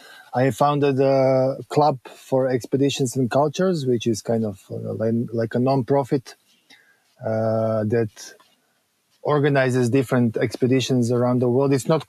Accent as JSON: {"language": "English", "town": "Zagreb", "region": "City of Zagreb", "country": "Croatia", "second_language": "English", "said": "I am from Croatia, from Zagreb, capital city of Croatia."}